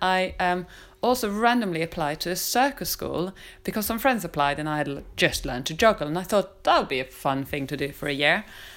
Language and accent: English; Sweden; I'm from Sweden. And, you know, already when I was little, you know, most women worked.